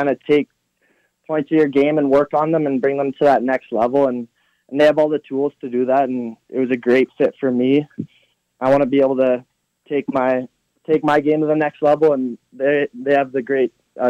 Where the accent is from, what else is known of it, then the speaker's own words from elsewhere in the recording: Toronto, Ontario, Canada; and Toronto's my hometown as well, so I'm really happy I can stay home.